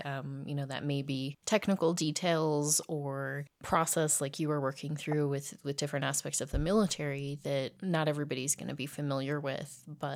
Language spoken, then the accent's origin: English; New Mexico, United States; And especially reading something in my home state, this is such an odd, at times, unique area that there are those little things in writing about New Mexico, the location, the culture, the people